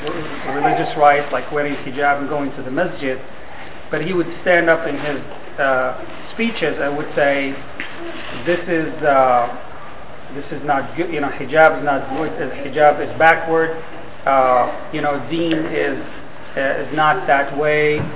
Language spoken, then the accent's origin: English; Syria; I mean, I grew up in Syria